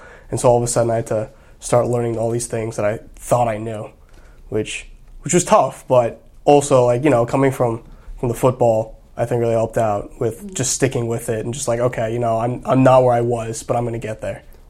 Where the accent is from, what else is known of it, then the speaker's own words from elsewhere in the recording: Brooklyn, New York, United States; also born or lived in Hackensack; I'm mixed race. I was born and raised in Park Slope, Brooklyn.